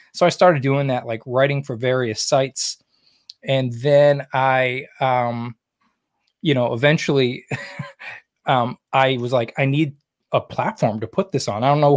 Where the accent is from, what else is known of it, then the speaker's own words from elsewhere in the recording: New England, United States; You know, I'm from New England, so I'm a huge Red Sox fan.